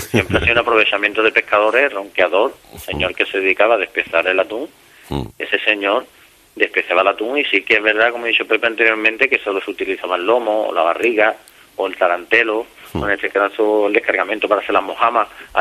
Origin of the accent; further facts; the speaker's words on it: Barbate, Andalusia, Spain; Digo, mira, yo soy de Barbate.